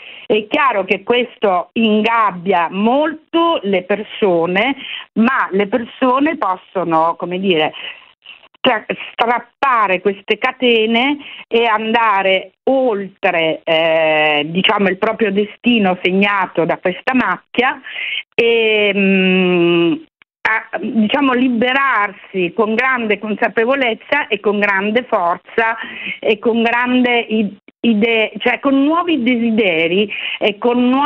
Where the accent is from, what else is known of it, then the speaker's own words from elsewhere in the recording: Belpasso, Sicily, Italy; now in Milan, Italy; nonostante io abbia vissuto più tempo a Milano